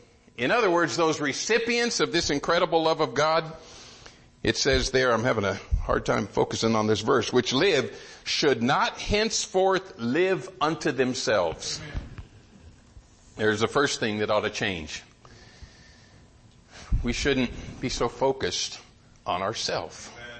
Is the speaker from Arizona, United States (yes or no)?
yes; Arizona, United States; I'm from Arizona. I grew up in Arizona. I'd never been to the Grand Canyon.